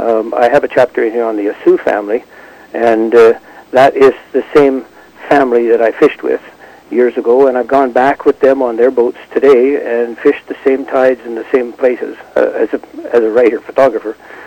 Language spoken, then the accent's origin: English; Campbell River, British Columbia, Canada; I was growing up in Campbell River and real men were either loggers or fishermen.